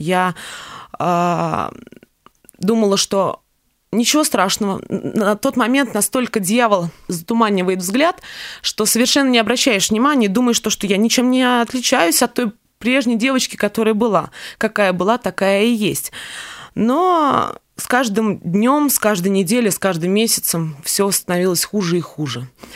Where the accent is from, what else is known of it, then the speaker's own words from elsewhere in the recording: Moscow, Russia; я родилась в Москве, росла в благополучной семье.